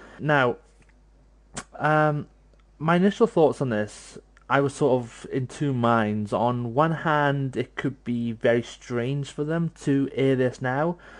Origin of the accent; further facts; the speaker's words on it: Wales, United Kingdom; accent: Welsh; meaning that both members and non-members are listening to my beautiful Welsh accent.